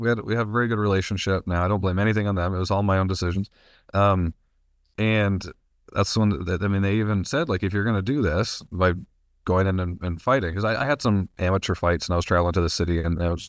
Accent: Canada; also born or lived in Las Vegas, United States; now in United States; So I'm living in Arkansas, born and raised in Canada. There's a lot of a gap to fill there. Small town Canada. Grew up as a country kid

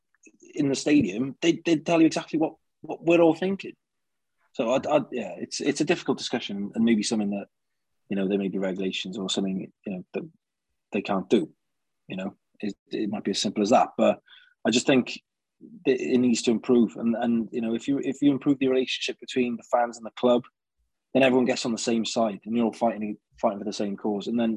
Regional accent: Wales, United Kingdom; the language and the identity that we have as Welsh people. And that's what makes us so much different.

